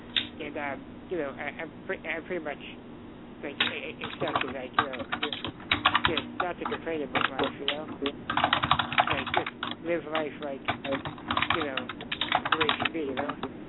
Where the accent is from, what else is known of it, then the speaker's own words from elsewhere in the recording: Boston, Massachusetts, United States; I'm from Boston.